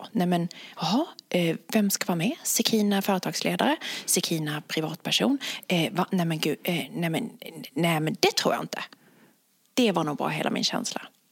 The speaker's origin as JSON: {"language": "Swedish", "country": "Sweden", "tie": "born there", "first_language": "Swedish", "said": "Även om jag är född i Sverige, jag har bara ett modersmål, jag kan bara prata svenska, kan inte prata något annat språk, men engelska som man har lärt sig i skolan."}